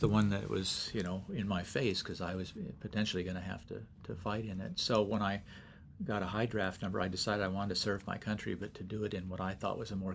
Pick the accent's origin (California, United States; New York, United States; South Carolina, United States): California, United States; also born or lived in Seal Beach; Well, in the Bay Area, yeah. For the first 9 years or so of my life.